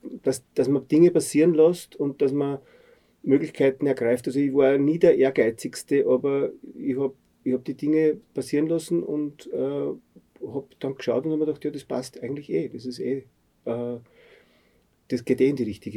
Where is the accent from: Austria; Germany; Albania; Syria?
Austria; Herzogenburg, Lower Austria; auch wenn ich in meiner alten Heimat Herzogenburg auftritt oder Kirchberg